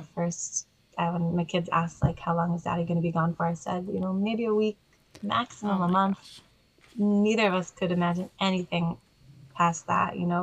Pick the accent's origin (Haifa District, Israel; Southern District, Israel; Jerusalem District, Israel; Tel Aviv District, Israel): Jerusalem District, Israel; Jerusalem; So I was born in Israel. Oh. I was born in Jerusalem. My parents are Olim, where my English is from.